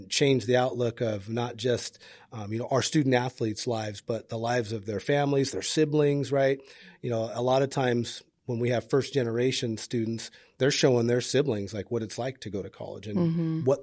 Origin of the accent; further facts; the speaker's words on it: Seattle, Washington, United States; I'm from Seattle, so it's like going back home.